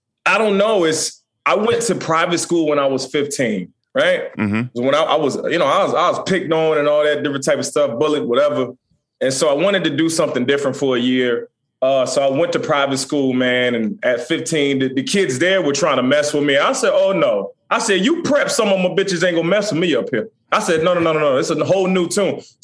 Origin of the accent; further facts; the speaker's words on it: Chesapeake, Virginia, United States; I'm from Chesapeake, Virginia.